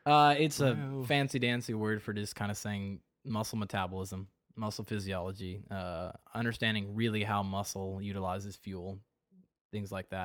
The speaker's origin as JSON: {"language": "English", "region": "Pacific Northwest", "country": "United States", "said": "Yeah, and we're both from the Northwest, had nothing to do."}